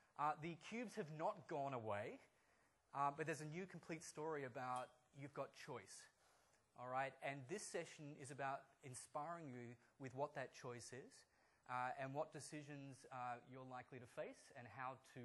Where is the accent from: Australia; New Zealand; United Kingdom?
Australia; accent: Australian tinged with American; also born or lived in United States; I am Australian, although my accent is slightly tinged with an American accent because I've been living there for the past 4 years, although I've recently returned home.